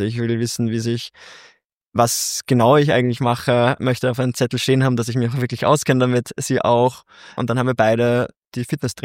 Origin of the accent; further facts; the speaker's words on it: Vienna, Austria; bin ursprünglich aus Wien, habe hier sehr viel Netzwerk